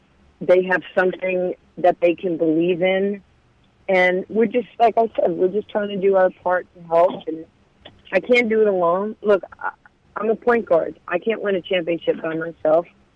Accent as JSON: {"language": "English", "region": "New York", "country": "United States", "tie": "born or raised there", "said": "when I was growing up in New York, the police officers were our heroes, not our adversaries."}